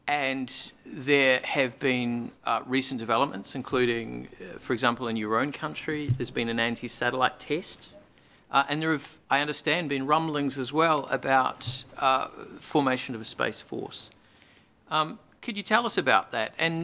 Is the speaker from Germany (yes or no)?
no; New Zealand; As a New Zealander, I'm very proud to say that ours is probably the newest space-faring nation